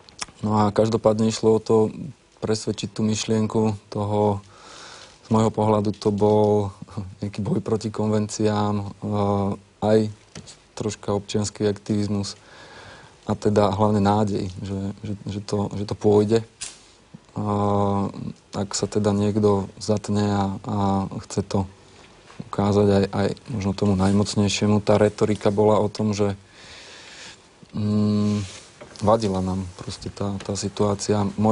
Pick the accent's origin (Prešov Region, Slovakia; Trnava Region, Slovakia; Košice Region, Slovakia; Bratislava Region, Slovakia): Trnava Region, Slovakia; Trnava; Som tiež Trnavčan ako Igor.